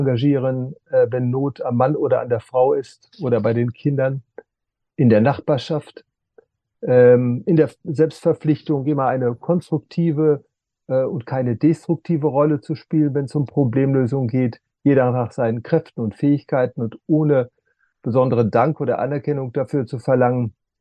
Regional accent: North Rhine-Westphalia, Germany; Ich bin Westfale.

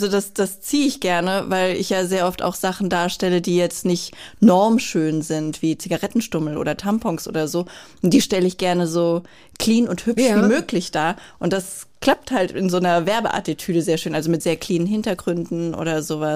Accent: Hanau, Hesse, Germany; born there; Hanau ist mein Geburtsort. Ich habe aber tatsächlich unglaublich viel Zeit meines Lebens in Berlin, Dresden und Leipzig verbracht

